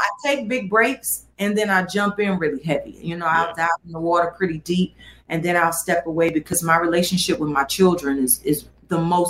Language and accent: English; Tennessee, United States; I grew up hanging in Gatlinburg and Pigeon Forge.